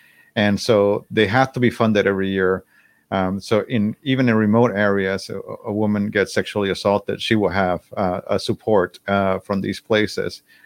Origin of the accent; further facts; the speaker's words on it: Puerto Rico; now in Montreal, California, United States; born and raised in Puerto Rico